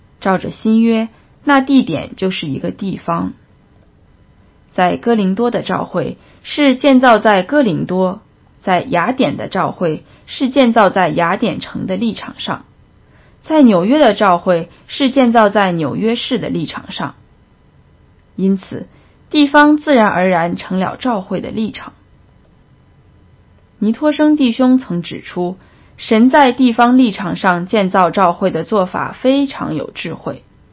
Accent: Yantai, Shandong, China; 我在中国烟台市长大

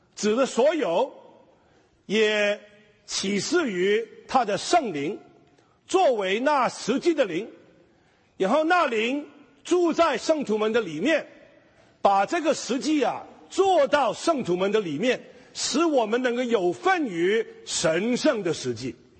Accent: China; 我知道我也是中国人

